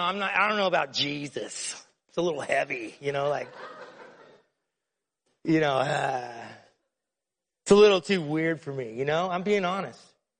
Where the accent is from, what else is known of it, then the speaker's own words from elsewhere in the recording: Phoenix, Arizona, United States; I grew up in Phoenix, Arizona, but I would do geographics between Phoenix and California